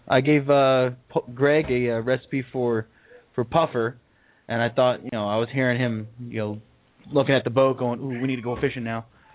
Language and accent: English; Long Island, New York, United States; I remember as a kid growing up on Long Island, 14-inch minimum for flounder or fluke.